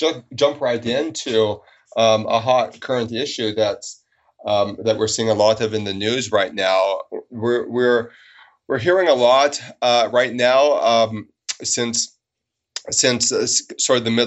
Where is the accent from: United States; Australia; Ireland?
United States; Pacific Northwest; also born or lived in England; now in Coeur d'Alene, United States; I grew up in the Pacific Northwest of America. And after spending 10 years in England, I moved to the Coeur d'Alene, Idaho area.